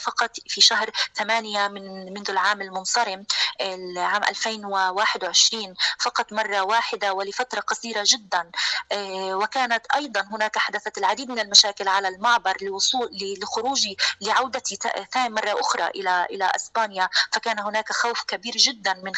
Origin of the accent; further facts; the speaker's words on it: Gaza, Gaza Strip, Palestine; now in Spain; أنا غزة هي مدينتي التي أنا تربيت وترعرعت بها.